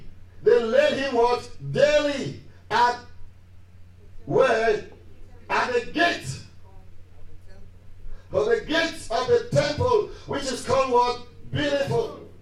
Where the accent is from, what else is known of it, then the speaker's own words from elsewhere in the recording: Mamfe, Southwest Region, Cameroon; born there; Yeah, listen, I was born in Mamfe in Cameroon. Wasn't my fault. Okay, I was born in Cameroon, Africa.